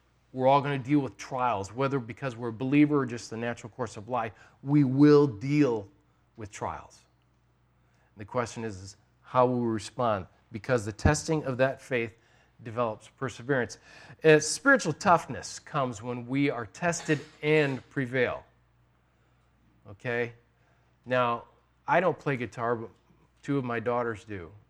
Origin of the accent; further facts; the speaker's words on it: Illinois, United States; now in Pennsylvania, United States; Now, this is fun because I'm not from around here. I'm not from Western PA. I'm from Illinois.